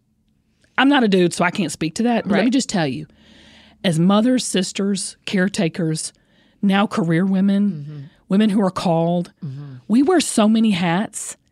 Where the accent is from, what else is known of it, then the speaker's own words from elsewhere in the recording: the South, United States; I'm from the South, mm-hmm. and we used to eat. It was so comfortable, and it was family.